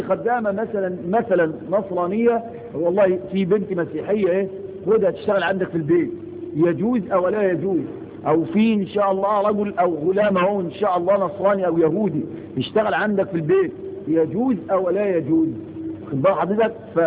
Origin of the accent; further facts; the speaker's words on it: Egypt; نحن في بلد، وأي بلد لا يخلو من هذا